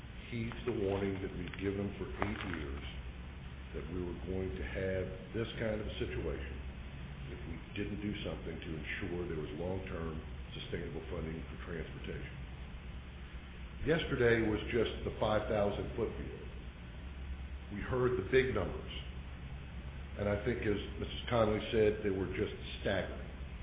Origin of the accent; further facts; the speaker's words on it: Virginia, United States; I was raised in Fairfax County, nice little quaint community at that time.